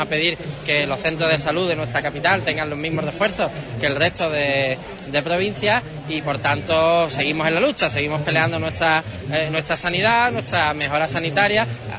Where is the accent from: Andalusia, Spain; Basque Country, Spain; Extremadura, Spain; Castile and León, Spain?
Andalusia, Spain; Huelva; yo personalmente, soy de Recre, somos de Huelva